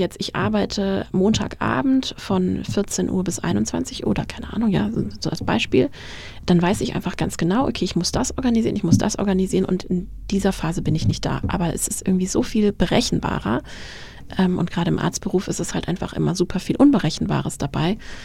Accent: Hesse, Germany; now in Mainz, Germany; Also ich komme aus der Frankfurter Region und meine Eltern wohnen da in der Nähe

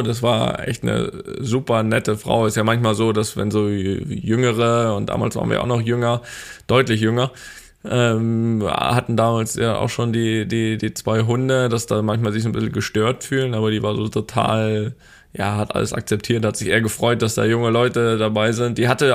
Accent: Rostock, Mecklenburg-Vorpommern, Germany; dass wir ja als Kinder in Rostock, hier Stefan Paule Beinlich, Legende, HSV Rostock, wo noch überall?

